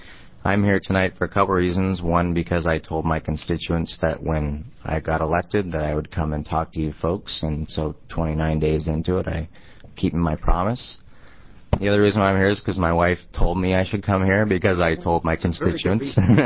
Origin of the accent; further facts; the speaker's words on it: Seattle, Washington, United States; I'm originally from Seattle, so I'm originally a Washingtonian.